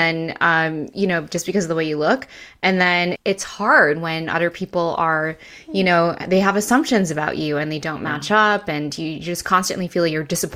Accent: Wisconsin, United States; But growing up in Wisconsin, like, I also got made fun of really early.

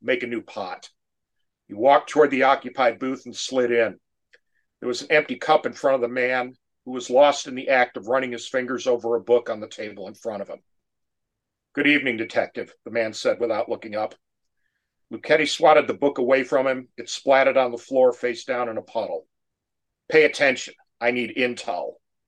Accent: New York, United States; I lived in Western New York. I grew up in Western New York. We had some grindhouse theaters downtown Rochester

